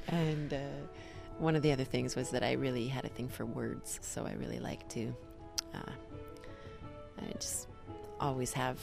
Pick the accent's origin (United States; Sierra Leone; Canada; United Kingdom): Canada; Calgary, Alberta; born there; Yeah, I was born in Calgary, and I have lots of family, well, mostly on the east coast of Canada, actually. But yeah, I've been based in Edmonton. Sorry, you can edit that. I've been based in Europe for mostly, like, about 8 years, 9 years.